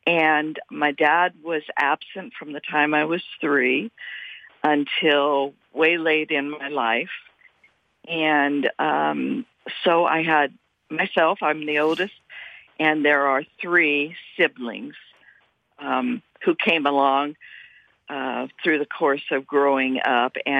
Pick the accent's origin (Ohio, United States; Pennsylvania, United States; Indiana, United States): Indiana, United States; Indianapolis; born or raised there